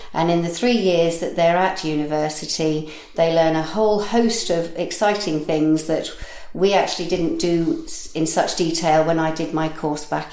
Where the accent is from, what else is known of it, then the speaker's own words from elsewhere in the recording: Eton, South East England, United Kingdom; also born or lived in Norwich; I grew up in Eton and went to school in Norwich